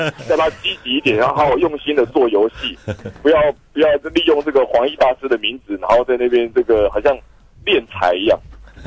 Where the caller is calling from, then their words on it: Taichung, Taiwan; 我是台中的